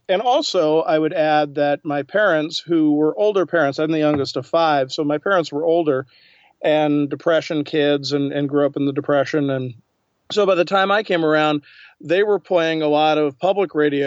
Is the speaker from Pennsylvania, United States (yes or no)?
yes; Norristown, Pennsylvania, United States; also born or lived in Washington, D.C.; I was born in Washington, D.C. I moved when I was three. I moved to Philadelphia. And then my entire schooling from grade school to graduation was in outskirts of Philadelphia in Montgomery County, which was Norristown.